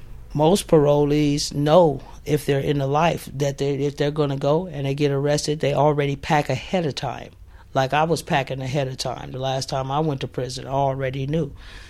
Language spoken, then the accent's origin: English; Oakland, California, United States; I grew up in West Oakland, and as a child, it was normal in our family to use, drink alcohol and use drugs and sell drugs. We lived in a bad neighborhood